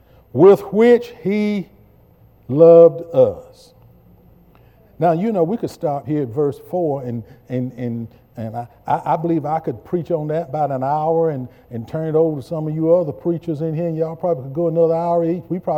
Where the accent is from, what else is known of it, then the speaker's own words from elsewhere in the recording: South Carolina, United States; Yes, the United States of America is my home country. South Carolina is my home state.